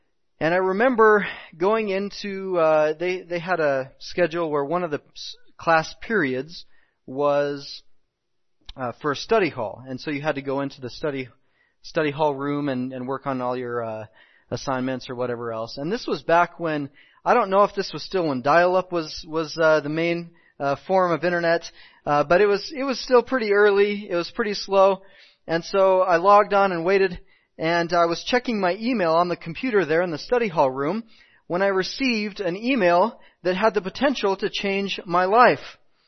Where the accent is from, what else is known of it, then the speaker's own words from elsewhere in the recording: Walla Walla, Washington, United States; As I already mentioned, I grew up in Walla Walla in southeastern Washington.